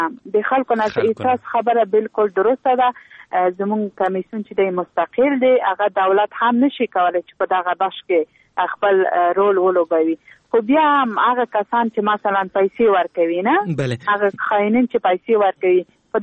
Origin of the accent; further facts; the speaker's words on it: Logar, Afghanistan; زه په خپل دغه لوګر ولایت څنګه چې زما د پلار ولایت او زما ټاټوبې دي